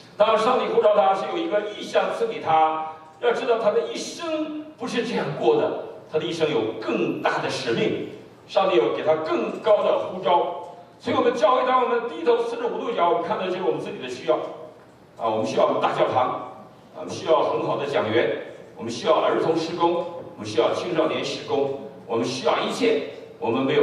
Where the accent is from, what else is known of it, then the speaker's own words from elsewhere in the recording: China; 因为我们爱中国，爱中国，因为我们是中国人，因为我们是从那个土地出来的，我们信了耶稣了